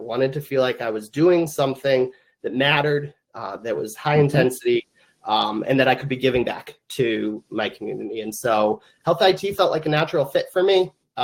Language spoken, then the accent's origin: English; Massachusetts, United States; I grew up in central Massachusetts, went to high school there.